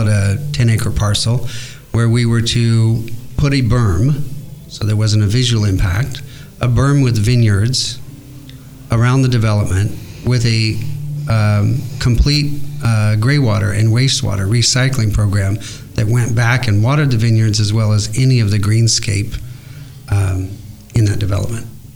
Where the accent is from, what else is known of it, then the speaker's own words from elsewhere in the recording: Napa, California, United States; I'm born and raised in Napa, and I like to promote a greater future here.